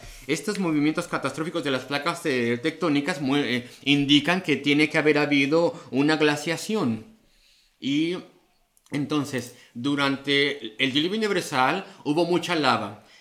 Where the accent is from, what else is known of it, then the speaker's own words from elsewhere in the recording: Illinois, United States; en donde yo crecí en Illinois, hay un lugar